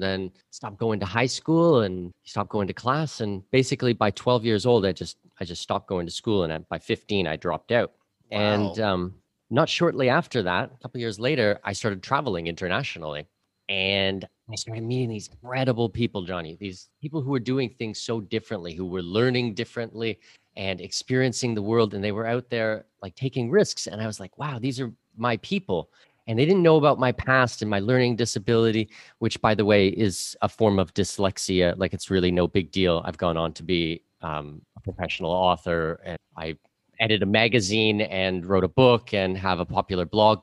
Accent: Ontario, Canada; born there; So I was born in southwestern Ontario, so I'm Canadian.

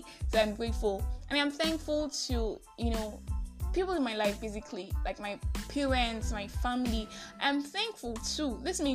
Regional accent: Nigeria

